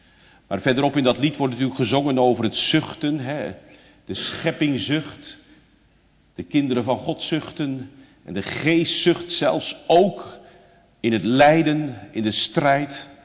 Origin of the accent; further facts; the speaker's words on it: Katwijk, South Holland, Netherlands; born there; Er was een oude ouderling in Katwijk waar ik geboren ben